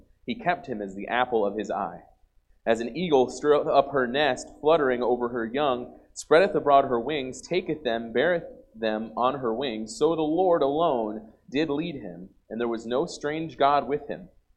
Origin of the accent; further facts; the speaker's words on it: New York, United States; I'm from New York, so I try to do things fast. I need to slow down. I used to preach as a teenager back in New York